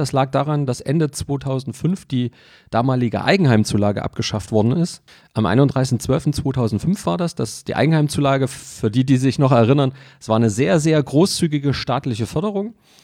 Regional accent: Leipzig, Saxony, Germany; born there; ich bin 42 Jahre alt, gebürtiger Leipziger, im Finanzdienstleistungsbereich, seit ich 19 bin.

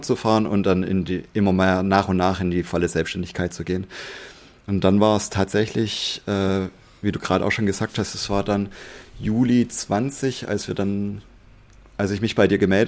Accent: Baden-Württemberg, Germany; ich bin auch Schwabe.

